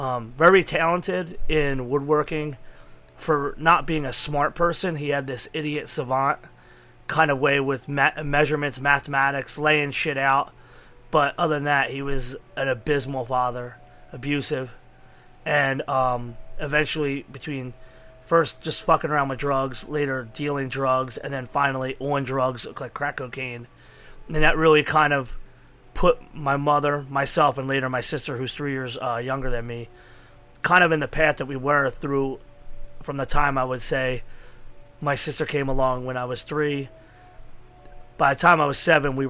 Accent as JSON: {"language": "English", "town": "Philadelphia", "region": "Pennsylvania", "country": "United States", "tie": "born or raised there", "said": "I was born in Fishtown, lived in Kensington until my mom and dad split, and then basically I had family who lived in Kensington. I lived in Frankfurt"}